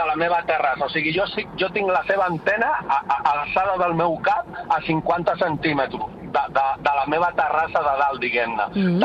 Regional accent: Riera de Gaià, Catalonia, Spain; Pues mira, soc de la Riera de Gallà, vale, ara mateix estic conduint

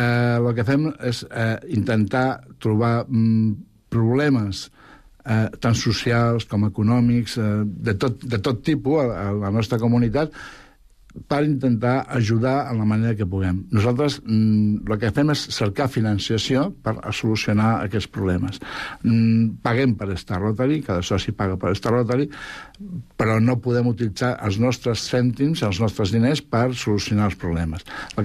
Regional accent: Catalonia, Spain; first language Aranese; Catalan is a second language; Parlaré en català perquè no sóc català, no, parlo aranès, però moltes errades, per tant m'estimo més parlar en català.

